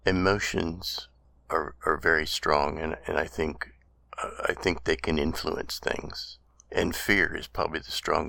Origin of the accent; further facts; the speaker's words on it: Kansas, United States; Well, I grew up here in Kansas.